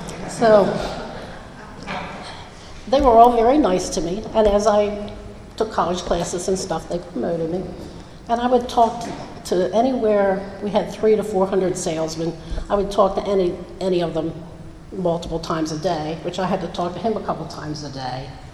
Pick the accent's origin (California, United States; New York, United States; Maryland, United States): Maryland, United States; Gamber; I was born in Carroll County and raised in Carroll County in a little town called Gamber. It's a very small town now. 70 years ago, it was a lot smaller.